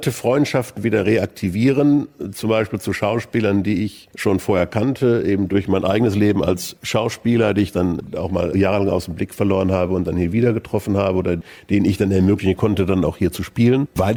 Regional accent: North Rhine-Westphalia, Germany; Und ich bin halt aus dem Ruhrgebiet

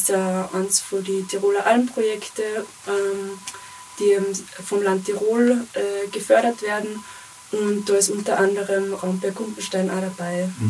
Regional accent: Bavaria, Germany; Aus dem Dungau.

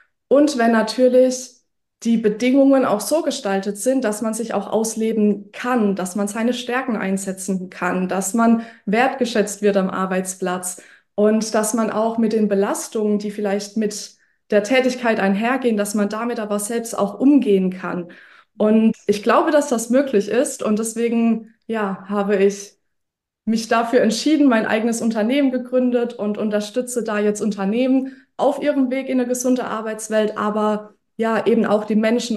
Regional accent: Rhineland-Palatinate, Germany; ich komme aus der Südpfalz. Das heißt, ich wohne inmitten von Weinbergen. Ich bin mittlerweile 30 Jahre alt

